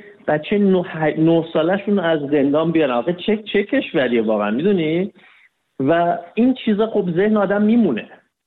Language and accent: Persian; Iran; آدم نمیتونه تو ایران بزرگ شده باشه در شرایطی که ما بزرگ شدیم. من متولد 1360 هم، یعنی من با توی جنگ بزرگ شدم